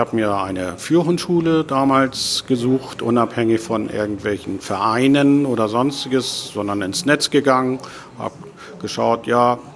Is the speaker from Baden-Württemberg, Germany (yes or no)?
no; Hamburg, Germany; Ich komme aus Hamburg